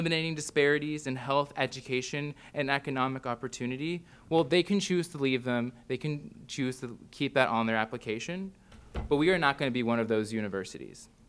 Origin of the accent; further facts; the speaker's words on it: Urbana-Champaign, Illinois, United States; in my hometown, was one of the original 37 land-grant universities